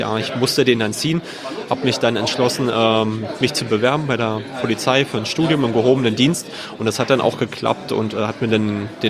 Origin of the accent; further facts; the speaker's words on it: Berlin, Germany; Und mit Berlin, meiner Heimatstadt, verbinde ich natürlich sehr viel. Meine Familie ist hier ansässig, meine Freunde natürlich auch.